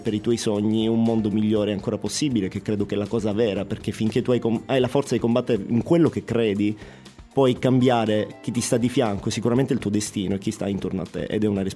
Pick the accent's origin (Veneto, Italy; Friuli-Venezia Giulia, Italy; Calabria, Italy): Calabria, Italy; Crotone; Mi è capitato per caso di incontrare nel mio paese, che è Crotone, cioè nella mia città